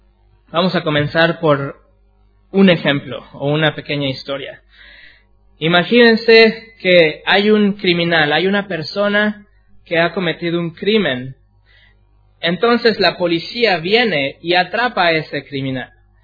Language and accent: Spanish; Mexico; born there; Yo, como lo dije ayer, soy nacido en México